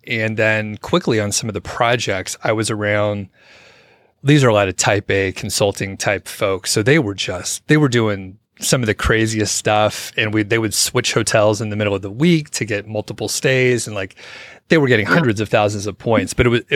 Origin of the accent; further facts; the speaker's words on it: Atlanta, Georgia, United States; now in Denver, United States; I grew up in Atlanta, so it was like a lot of stuff on Delta.